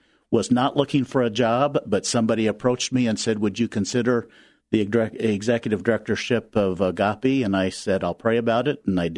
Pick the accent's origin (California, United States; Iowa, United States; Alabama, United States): Iowa, United States; Well, I'm an Iowan by birth and an Iowan by choice. I was born in Fort Dodge, Iowa, and my dad farmed in Humboldt, Iowa.